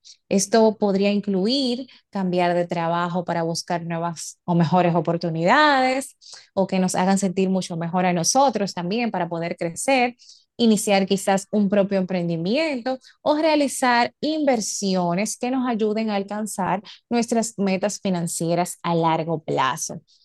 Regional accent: Dominican Republic; nos va a permitir, como dominicano, dormir mejor

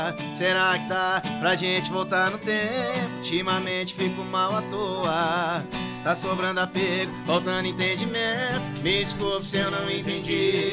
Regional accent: Rio de Janeiro, Brazil; Ah, a gente é bem do interiorzão, eles falam que é fluminense.

